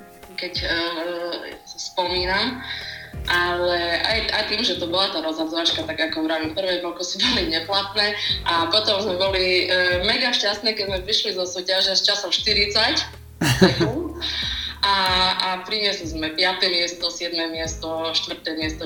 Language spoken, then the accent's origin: Slovak; Prešov, Prešov Region, Slovakia; lebo ja som z Prešova, z sídliska 3